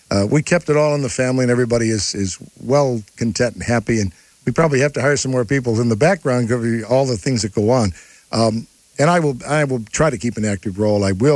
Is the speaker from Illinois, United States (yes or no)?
no; Buffalo, New York, United States; since my return to my hometown of Buffalo.